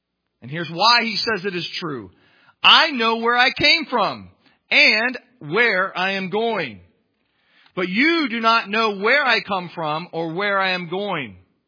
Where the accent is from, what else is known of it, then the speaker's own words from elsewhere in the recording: Canton, Ohio, United States; born there; have to trust my parents are telling me the truth when they say I was born in Canton, Ohio, right?